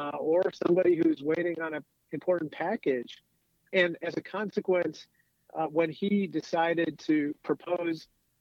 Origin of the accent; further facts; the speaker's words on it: Peoria, Illinois, United States; Actually, I grew up in Peoria, Illinois, and that was thought to be kind of ground zero for the heartland of America.